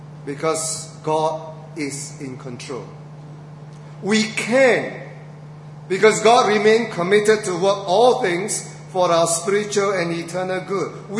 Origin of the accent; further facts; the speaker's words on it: Singapore; I'm a Singaporean, you know. I complain.